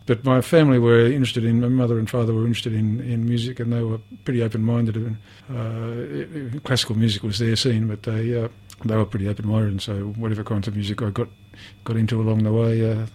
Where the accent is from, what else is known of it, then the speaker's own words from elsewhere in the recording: Avalon, New South Wales, Australia; I was born in Avalon, which in those days, I was born in 1948, in those days had three shops and had a dirt road. It was a fantastic place to grow up. You know, we lived 100 yards from the beach